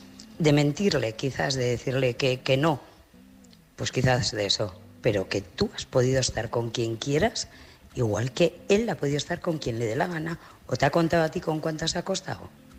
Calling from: Logroño, La Rioja, Spain; de Logroño.

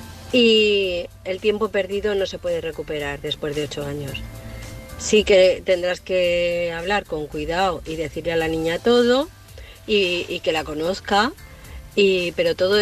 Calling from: Valencia, Valencian Community, Spain; Hola, David. … de Valencia.

